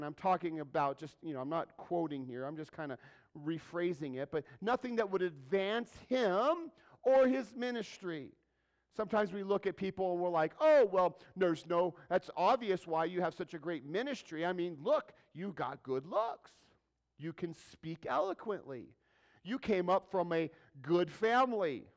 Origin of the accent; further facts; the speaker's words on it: Pueblo, Colorado, United States; we hit Pueblo. And I'm from Pueblo.